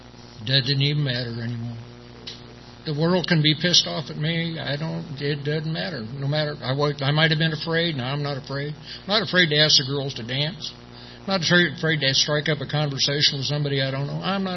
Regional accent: Midwest, United States; I grew up back in the Midwest. One of the people that was raising me passed away. I moved to California for a couple of years.

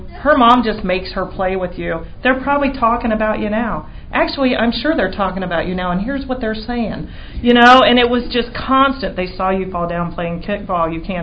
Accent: Oxford, Ohio, United States; I grew up in Oxford, Ohio.

